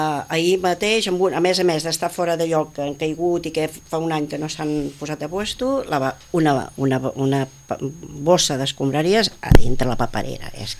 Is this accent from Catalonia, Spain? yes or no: yes; Arbeca, Catalonia, Spain; Vaig portar una gent que van venir del meu poble. Jo soc d'Arbeca.